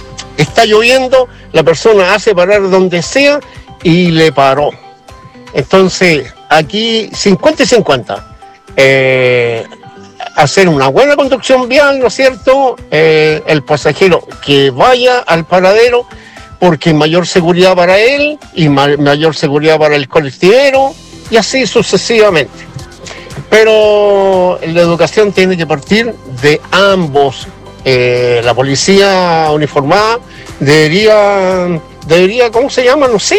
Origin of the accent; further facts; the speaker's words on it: Santiago, Santiago Metropolitan Region, Chile; now in Los Ángeles, Chile; Yo soy de Santiago, trabajo aquí en Los Ángeles ya. Hace muchos años que llegué aquí